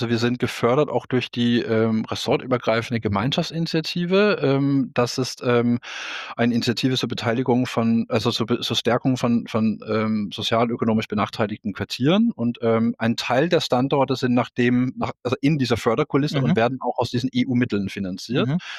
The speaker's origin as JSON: {"language": "German", "country": "Denmark", "second_language": "German", "lives_now": "Germany", "said": "ich komme ja ursprünglich aus Dänemark"}